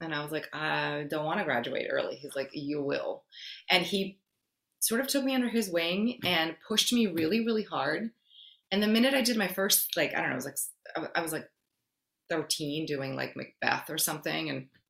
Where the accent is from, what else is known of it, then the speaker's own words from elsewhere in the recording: New York City, New York, United States; It was really hard for me because I grew up in New York City.